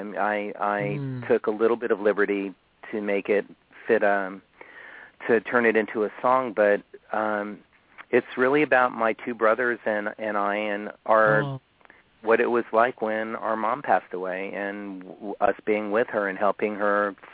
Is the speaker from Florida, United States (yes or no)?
yes; Miami, Florida, United States; I was back in my hometown of Florida, you know, in Miami.